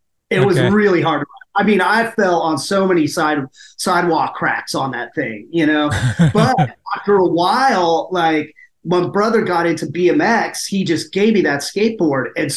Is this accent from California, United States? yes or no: yes; San Mateo, California, United States; I was born and raised in San Mateo.